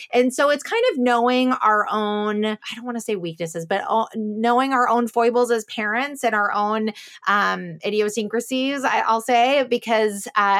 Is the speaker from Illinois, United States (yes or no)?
yes; Chicago, Illinois, United States; I grew up in Chicago area with like cornfields. So there was no rock climbing for me.